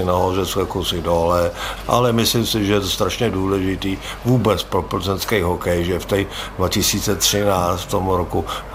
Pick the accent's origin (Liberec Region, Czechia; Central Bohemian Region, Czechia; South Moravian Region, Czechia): Central Bohemian Region, Czechia; I když jsem rozený Berouňák, vyrůstal jsem v Verpetech, to je asi 10 km od Berouna